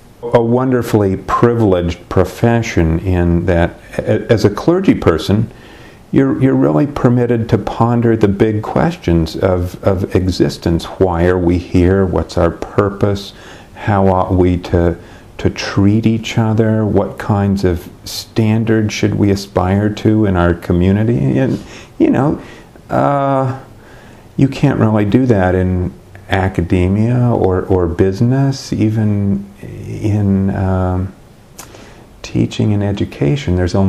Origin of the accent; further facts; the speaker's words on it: Oklahoma, United States; I grew up in Oklahoma, and I was a member of the All Souls Unitarian Church in the middle of the Bible Belt.